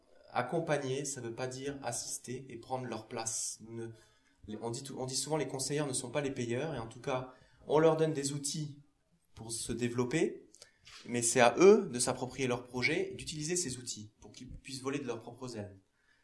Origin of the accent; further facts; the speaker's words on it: Thionville, Grand Est, France; Je suis lorrain d'origine, je suis originaire de Moselle-Land, de Thionville